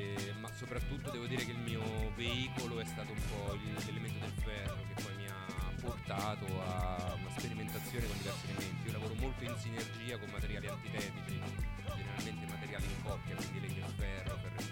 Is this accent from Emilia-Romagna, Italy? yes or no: no; Rome, Lazio, Italy; born there; now in Turin, Italy; Io sono nato a Roma e da qualche anno vivo a Torino, dove sto continuando le mie attività.